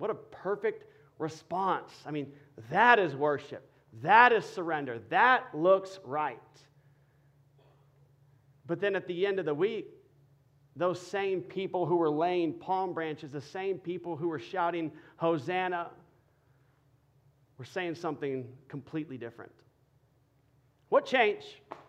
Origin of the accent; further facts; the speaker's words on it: Dallas, Texas, United States; I'm from Dallas. They were filming in Dallas, and I was a huge fan.